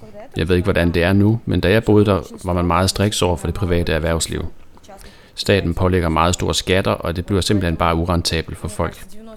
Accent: Minsk, Belarus; now in Denmark; jeg er fra Minsk, hovedstaden

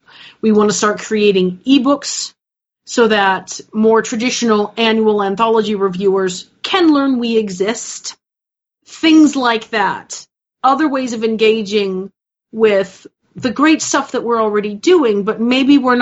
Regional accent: United Kingdom; you know, I'm British, I can't write one nice things.

